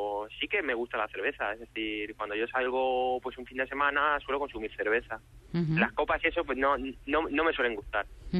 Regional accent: Cáceres, Extremadura, Spain; now in Madrid, Spain; vivo aquí, trabajo aquí, pero soy de Cáceres.

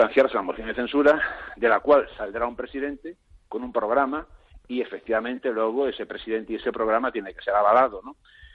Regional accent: Galicia, Spain; como esto de que soy gallego

